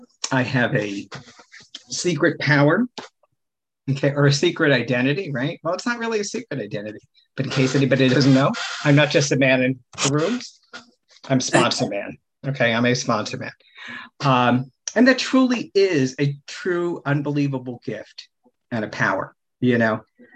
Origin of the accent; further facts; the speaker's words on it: New Jersey, United States; accent: Midwestern; now in Cleveland, United States; I'm in Cleveland now, but formerly from New Jersey, hence my Midwestern accent.